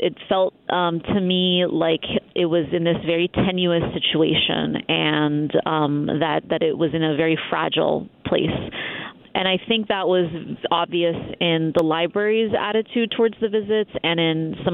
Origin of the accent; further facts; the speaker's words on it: United States; As an American, I was quite amused that there's a moose head on the wall.